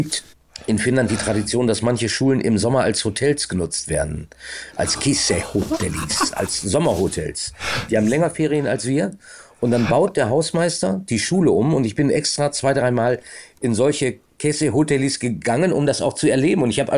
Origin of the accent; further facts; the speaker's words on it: Minden, North Rhine-Westphalia, Germany; Ich komme ja aus Minden, ich bin ja Ostwestfale.